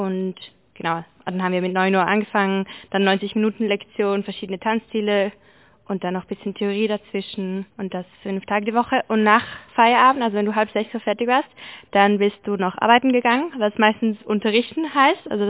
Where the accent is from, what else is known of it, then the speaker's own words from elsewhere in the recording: Lake Constance area, Switzerland; ich komme aus der Schweiz, vom Bodensee ursprünglich